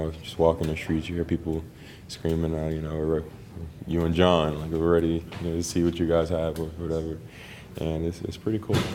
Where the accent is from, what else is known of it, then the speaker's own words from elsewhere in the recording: New York, United States; You know, growing up in New York, it's a big city. You step outside and there's always something to do here.